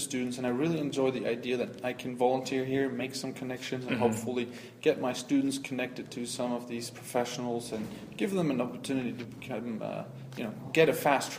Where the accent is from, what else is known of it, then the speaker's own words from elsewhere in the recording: Germany; now in Florida, United States; Well, I just moved down here to Florida this summer, but I'm originally from Germany.